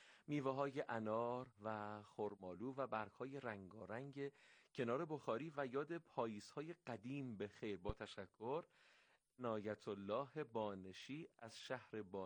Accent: Yazd, Iran; خیلی متشکرم که لطف فرمودید به ما یزدی ها، از لهجمون هم گفتید

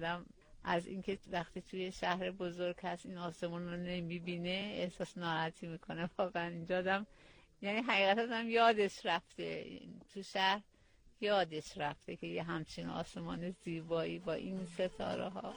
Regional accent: Ferdows, South Khorasan, Iran; now in Mashhad, Iran; من الان مشهد ساکنم، از مشهد اومدم، ولی اهلیتم مال تعلیم اصالتا

